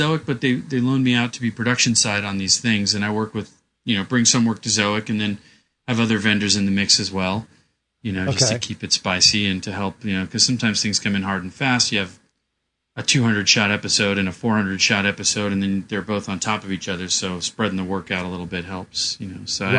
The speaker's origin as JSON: {"language": "English", "town": "Fresno", "region": "California", "country": "United States", "tie": "born or raised there", "said": "Well, I grew up in Fresno"}